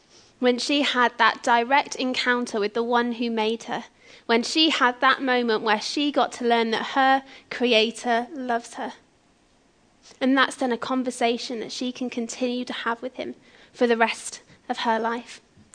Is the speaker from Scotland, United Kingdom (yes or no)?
no; Yate, South West England, United Kingdom; now in Bradford, United Kingdom; I'm actually just from Yate originally, so even though I'm living up in Bradford now